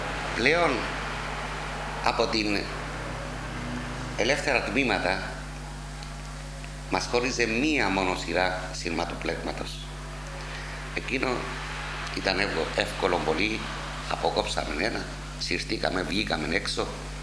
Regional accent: Kyrenia District, Cyprus; Εγώ, επειδή ήμουν από το Πέλαβες της Κρίνιας, ήξερα αρκετές περιοχές.

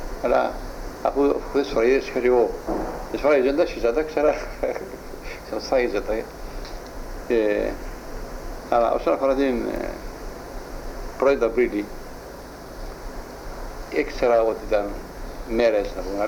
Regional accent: Larnaca, Larnaca District, Cyprus; born there; Γεννήθηκα στη Λάρνακα, 10 του Οκτώβρη 1920.

